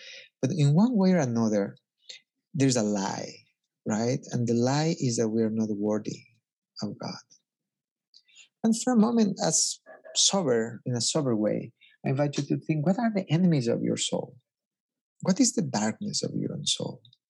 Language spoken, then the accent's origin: English; Ecuador; And, you know, I come from Ecuador